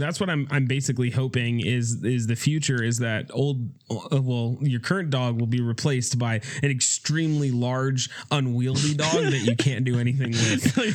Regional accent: San Diego, California, United States; Like, you know, when we grew up in San Diego

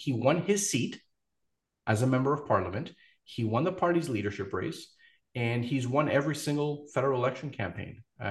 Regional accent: Montreal, Quebec, Canada; born there; He won a difficult nomination battle in the riding that I was born in Papineau.

